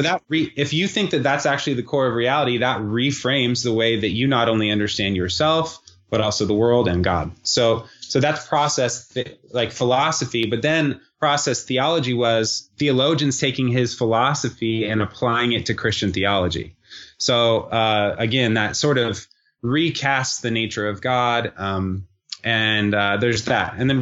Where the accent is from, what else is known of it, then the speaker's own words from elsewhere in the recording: California, United States; Yeah. Well, you know, so the interesting thing is that I grew up in Southern California, so specifically Orange County area.